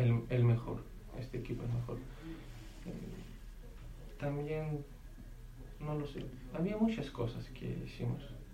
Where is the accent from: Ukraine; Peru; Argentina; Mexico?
Ukraine; Donetsk, Donetsk Oblast; now in Spain; Donetsk. No es capital. Uh-huh. Pero es, ahora mismo hay guerra, por eso estoy aquí